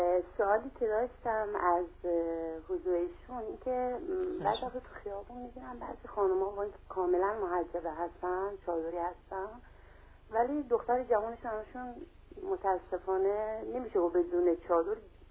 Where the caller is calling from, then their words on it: Ahvaz, Khuzestan, Iran; از شهر اهواز خدمت مزاحم میشم.